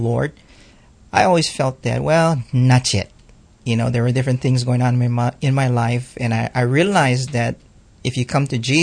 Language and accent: English; Kalihi, Hawaii, United States; growing up in a family, I came from an Oriental family, and a lot of tradition there. And of course, growing up in Kalihi, you had a lot of temptation there